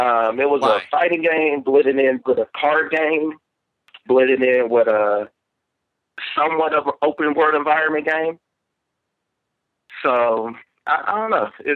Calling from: California, United States; I'm calling from Northern California.

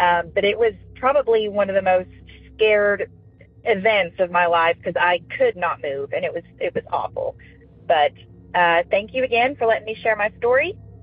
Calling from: Tennessee, United States; I'm calling from Tennessee.

